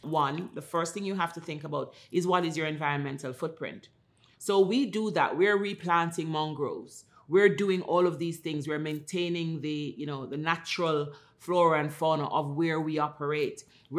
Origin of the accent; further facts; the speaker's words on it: Jamaica; I'm Jamaican. My colleagues are all, a lot of them are Caribbean people. We're island people.